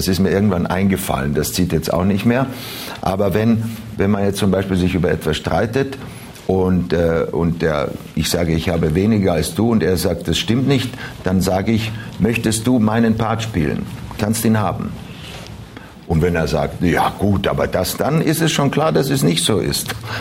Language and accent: German; Freilassing, Bavaria, Germany; Als Freilassinger Dschusch, wie der Österreicher sagen würde.